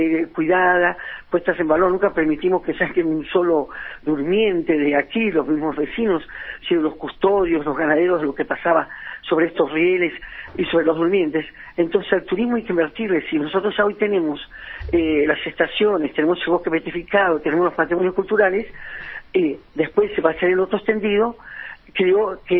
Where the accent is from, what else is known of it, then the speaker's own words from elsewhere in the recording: Santa Cruz, Argentina; de la memoria y del sentido de pertenencia como santacruceño y si se quiere como argentino